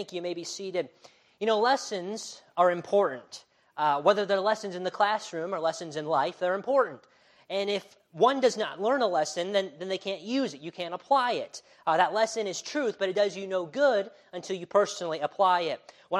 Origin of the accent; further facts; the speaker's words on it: Illinois, United States; But I'm from Illinois. I love my home state